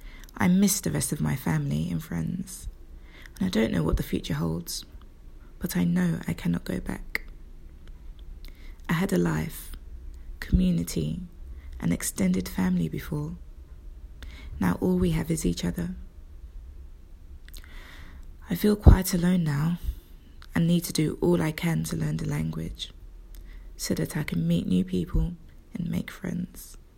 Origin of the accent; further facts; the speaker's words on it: Zimbabwe; born there; I'm 30 years old and I have two small children. I was born in Zimbabwe.